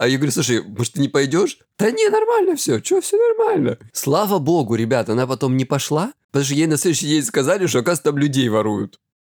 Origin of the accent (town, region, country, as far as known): Krasnodar Krai, Russia